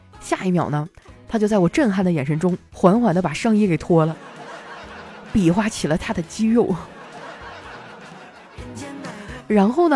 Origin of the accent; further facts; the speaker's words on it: Northeast China, China; 怎么突然又感觉我有东北口音了。哎，东北话真的传染性很强啊，之前我们寝室6个人啊，除了我是东北的